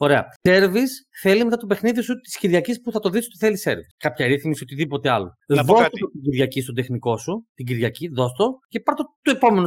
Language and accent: Greek; Greece; Εντάξει, δεν θα το δείξω στο έρσο ότι είμαι Έλληνας.